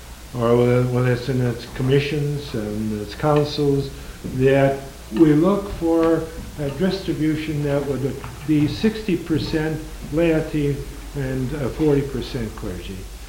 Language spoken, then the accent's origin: English; Indianapolis, Indiana, United States; I'm from Indianapolis, and I don't know whether you ever heard that Indianapolis was in the running